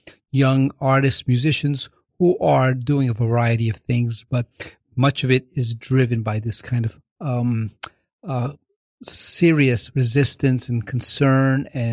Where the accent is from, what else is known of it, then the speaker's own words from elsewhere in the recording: Bogotá, Bogotá Capital District, Colombia; I recently was in my homeland, Colombia, and visited Bogota in my hometown.